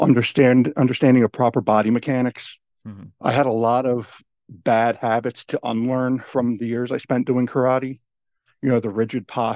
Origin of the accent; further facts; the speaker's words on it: Long Island, New York, United States; I'm from Long Island, New York.